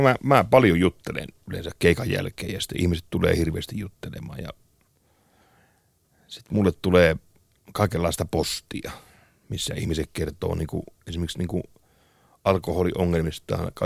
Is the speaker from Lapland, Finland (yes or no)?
yes; Kemi, Lapland, Finland; siis mä oon Kemistä, jostain pienestä Kemistä tuolta pohjoisesta